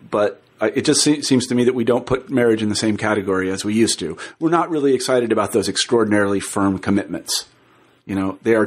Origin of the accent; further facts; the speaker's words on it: Midwest, United States; I'm from the Midwest and I used to teach at the University of Iowa. I spent a lot of time in the Midwest.